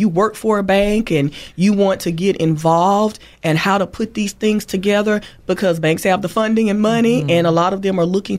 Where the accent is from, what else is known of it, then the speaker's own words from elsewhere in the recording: Thomasville, United States; Two graduates of Thomasville High School, again, my hometown.